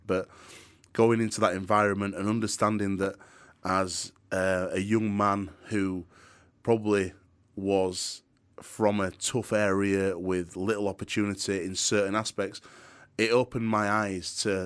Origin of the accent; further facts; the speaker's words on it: Yorkshire and the Humber, United Kingdom; accent: Yorkshire; I like to keep a bit of my Yorkshire accent with also being able to speak clearly so anybody can understand me.